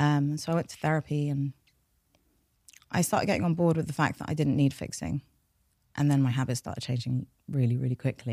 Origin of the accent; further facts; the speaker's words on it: London, United Kingdom; first language Persian; English is a second language; also born or lived in United States; I was born here. I was born in North London, and my parents are from Iran. And they came after the revolution or during the revolution. And my first language was Farsi, so I learned how to speak English.